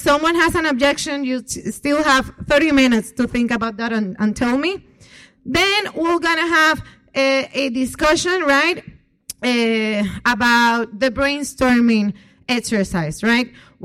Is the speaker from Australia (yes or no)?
no; San Juan, Puerto Rico; I come from San Juan, Puerto Rico, so this weather is not my ideal situation.